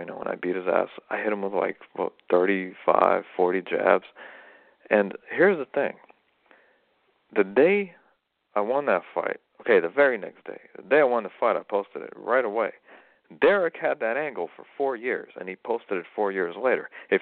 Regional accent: United States; I'm Russian and Ukrainian. I'm American. American, Russian, and Ukrainian.

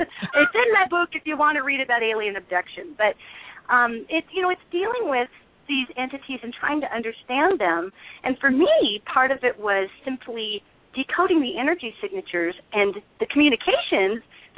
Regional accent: Montana, United States; now in Los Angeles, United States; I'm from Montana originally, even though I'm in Los Angeles. That's where I'm calling from you today. I've been down here for 11 years.

